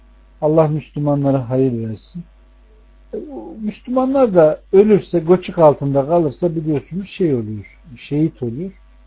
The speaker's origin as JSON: {"language": "Turkish", "region": "Konya", "country": "Turkey", "said": "Ha, o da ben Konyalıyım."}